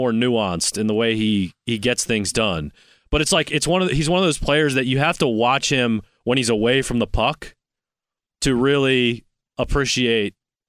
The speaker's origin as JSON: {"language": "English", "town": "San Francisco", "region": "California", "country": "United States", "tie": "born there", "said": "I've never been to that part of California. I was born in San Francisco."}